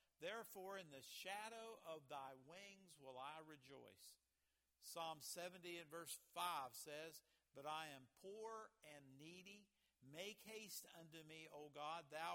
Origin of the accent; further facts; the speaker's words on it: West Virginia, United States; We're even from different. I'm from Fayette County. Anybody here from Fayette County? Anybody from Southern West Virginia?